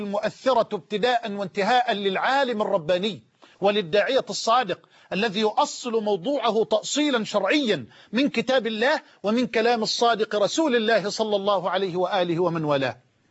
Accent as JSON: {"language": "Arabic", "country": "Egypt", "said": "بلدنا مصر"}